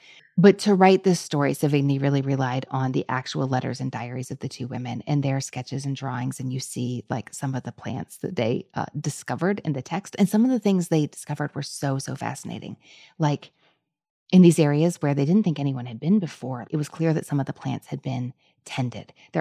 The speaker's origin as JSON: {"language": "English", "region": "Kentucky", "country": "United States", "said": "because I'm from Kentucky. But I live in Louisville."}